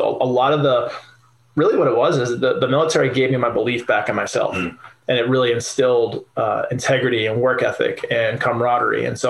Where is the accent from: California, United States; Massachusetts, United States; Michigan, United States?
Massachusetts, United States; Boston; So growing up in Boston, was poor.